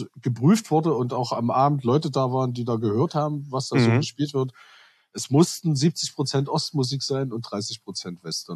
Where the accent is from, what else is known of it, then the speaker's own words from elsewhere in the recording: Plauen, Saxony, Germany; born there; Ich bin geboren in Plauen im Vogtland. Mhm. 1975, also noch ein DDR-Kind. Hatte auch eine schöne Kindheit in der DDR.